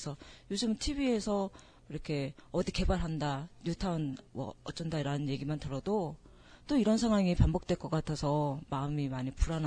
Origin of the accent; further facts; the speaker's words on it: Pyeongtaek, Gyeonggi Province, South Korea; 저는 평택에서 온